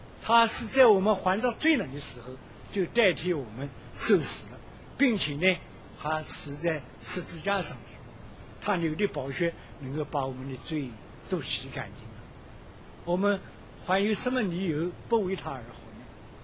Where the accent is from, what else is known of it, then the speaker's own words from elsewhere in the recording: China; 天父怜悯我们，我们中国人向来很重情义